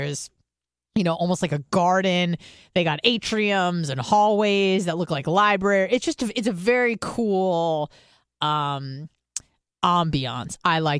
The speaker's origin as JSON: {"language": "English", "region": "California", "country": "United States", "said": "So I'm like, oh, I'm from California."}